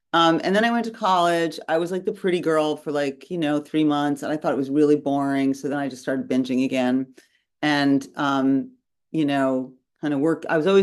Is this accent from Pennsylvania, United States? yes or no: no; New York City, New York, United States; I was raised in New York City with a mother who had been a model.